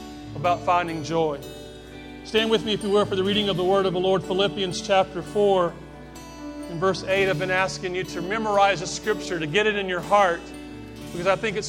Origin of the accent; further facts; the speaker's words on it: Rock Hill, South Carolina, United States; I was born right here in Rock Hill, South Carolina, along with many of you in the house. And matter of fact, grew up right here, what used to be known as Rock Hill Homes.